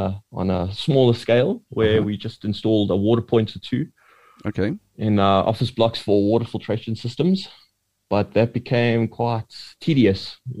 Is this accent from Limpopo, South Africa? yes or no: no; Edenvale, Gauteng, South Africa; Perfect. I'm from Johannesburg, Edenvale to be exact.